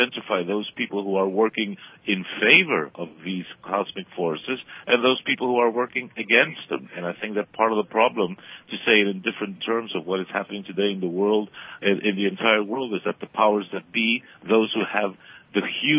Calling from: Buenos Aires, Argentina; I'm bringing him from Argentina, which is very far away from America, from the capital city of Buenos Aires, where it's very cold right now here.

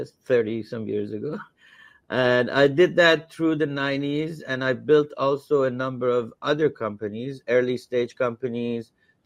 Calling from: Los Angeles, California, United States; I'm calling from Los Angeles.

